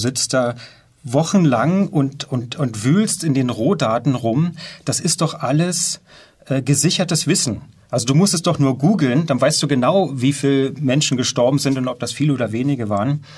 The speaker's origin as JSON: {"language": "German", "town": "Jüterbog", "region": "Brandenburg", "country": "Germany", "said": "ich bin 48 Jahre alt, ich komme aus dem Raum Berlin, um genau zu sein, aus dem Kleinstädtchen Jüterbog."}